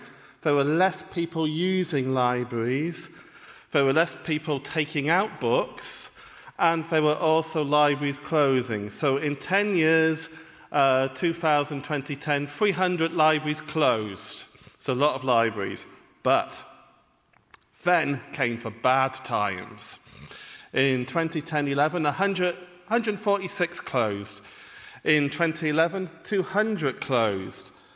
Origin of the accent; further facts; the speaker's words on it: England, United Kingdom; I am sorry. I am from England. I do not speak French.